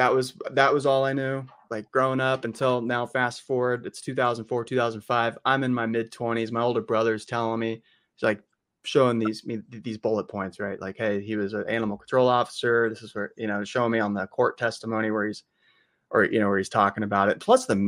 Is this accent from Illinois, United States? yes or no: no; Park City, Kansas, United States; And really, so I grew up in Park City, Kansas, and so it was like a small town north of Wichita